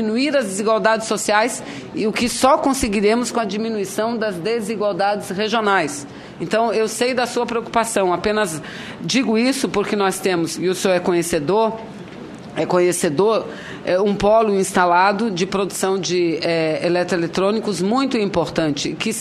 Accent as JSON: {"language": "Portuguese", "region": "Amazon", "country": "Brazil", "said": "porque nós somos da Amazônia, somos poucos, mas somos de lá."}